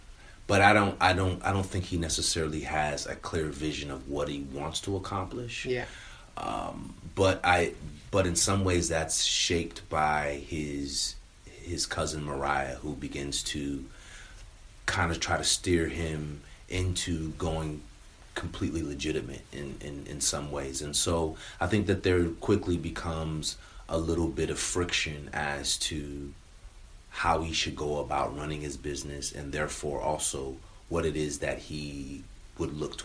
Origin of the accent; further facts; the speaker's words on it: California, United States; And so I grew up in California. So yeah. I grew up, obviously, 3,000 miles away.